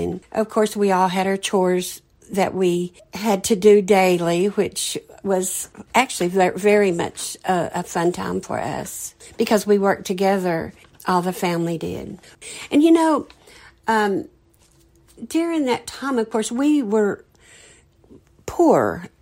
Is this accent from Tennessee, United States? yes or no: yes; Oliver Springs, Tennessee, United States; I was born in 1947 in Oliver Springs, Tennessee, Roane County, Tennessee. There were 5 of us children who lived in a small place close to there called Big Mountain Hollow. It was a small community where they did a lot of coal mining.